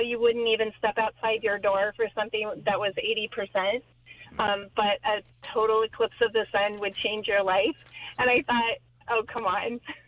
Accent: New York, United States; And we're like, we're from New York.

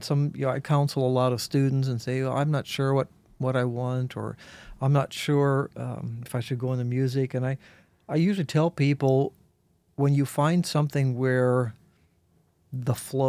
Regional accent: Kansas, United States; Yeah, I grew up in a very, very small town in Central Kansas, grew up on a farm and always had music in the house.

